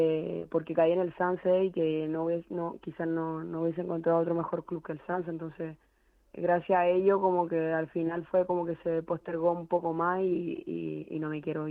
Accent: La Serena, Coquimbo, Chile; te corrijo un poco la información de que no soy de Valdivia, ¿vale? Que soy de La Serena.

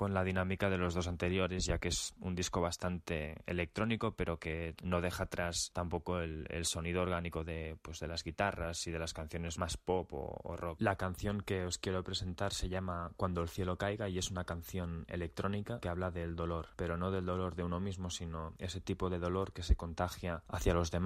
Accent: Lleida, Catalonia, Spain; soy de Lleida y hoy os quiero presentar una de las canciones

